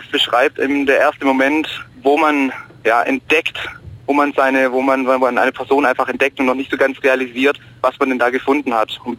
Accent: Alfdorf, Baden-Württemberg, Germany; Das war in Alfdorf, also da, wo ich aufgewachsen bin.

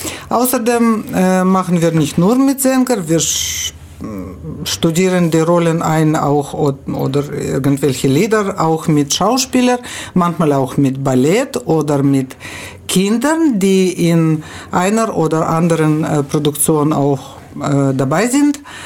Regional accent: Kazakhstan; German is a second language; moved away as an adult; Und da habe ich 18 Jahre verbracht und dann bin ich nach ehemalige Hauptstadt gegangen, Almaty, jetzt ist das nicht mehr. Und an der Grenze mit Mongolei und China, da habe ich studiert und gearbeitet auch. Und von dort bin ich 93 nach Deutschland gekommen.

